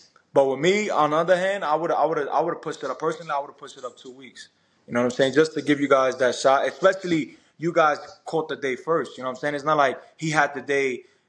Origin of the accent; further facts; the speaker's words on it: New York, United States; I'm a New Yorker, bro. We're not scared of nobody.